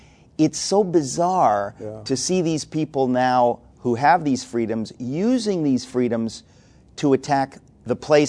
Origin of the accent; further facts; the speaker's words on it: United States; I grew up in America. I went to decent schools. I went to one of the finest universities.